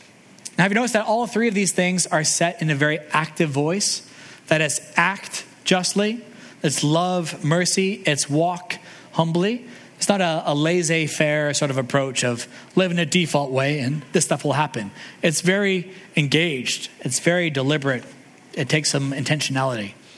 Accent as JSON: {"language": "English", "town": "Calgary", "region": "Alberta", "country": "Canada", "tie": "born or raised there", "said": "I mentioned before that I grew up in Calgary"}